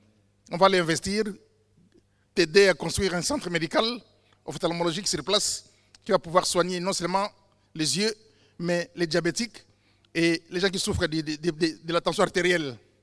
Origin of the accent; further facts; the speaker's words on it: Kikwit, Kwilu, DR Congo; born there; je puisse repartir au pays pour une mission caritative d'investissement au pays, dans ma ville natale d'origine, d'où je suis né, une ville qui s'appelle Kikwit, de 3 millions d'habitants